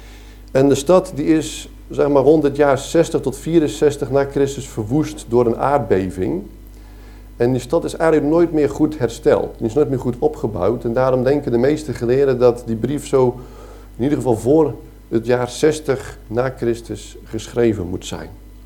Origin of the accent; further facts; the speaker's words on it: Veghel, North Brabant, Netherlands; now in Hardinxveld-Giessendam, Netherlands; Wij wonen in Hardingsveld, Giessendam, in de Alblasserwaard. En mijn roots liggen ook in Brabant, in Veghel, wel te verstaan. Opgegroeid in een niet-christelijk gezin in een rooms-katholieke omgeving.